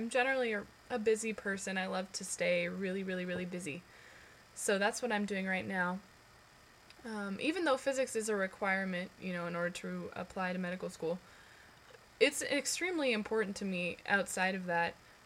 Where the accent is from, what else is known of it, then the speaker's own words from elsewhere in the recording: San Diego, California, United States; I'm 23 years old, and I'm a San Diego native. I was born and raised in East County, San Diego. Woohoo! Love that place. Still living out there currently with my parents in El Cajon.